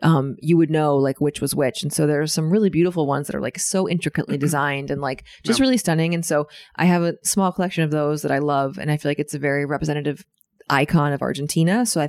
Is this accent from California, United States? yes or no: yes; California, United States; yeah, I'm from California.